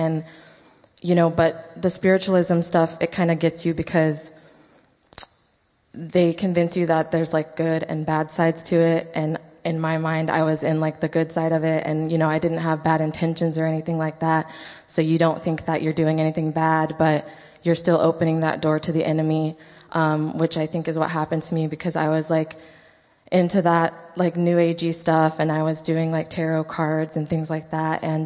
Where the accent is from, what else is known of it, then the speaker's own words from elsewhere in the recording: California, United States; But anyways, I grew up in California